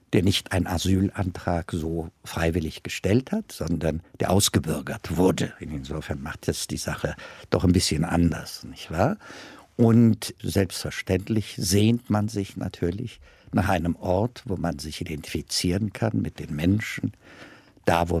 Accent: Ethiopia; first language Amharic; German is a second language; Also in unserer Muttersprache, also meine Muttersprache ist Amharisch, ist Äthiopien auch eine Frau.

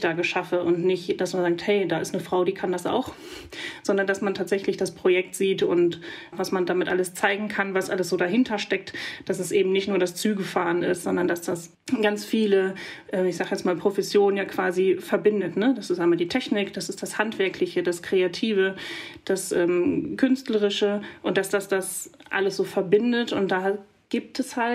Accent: North Rhine-Westphalia, Germany; Weil das ein Teil meiner Heimat ist und ich diese Strecke hier auch noch mit dem Museumszug nachfahren kann und das unheimlich gerne mache. Das verbindet tatsächlich was das Ruhrgebiet ausmacht

